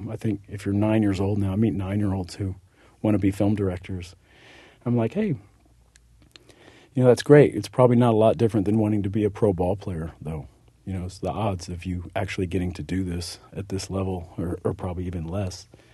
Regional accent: Texas, United States; born or raised there

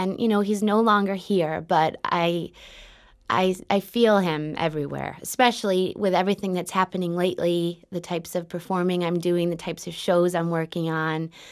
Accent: Syracuse, New York, United States; I grew up in Syracuse, New York, and I was fortunate enough to grow up around the corner from my grandparents, who I saw pretty much every day.

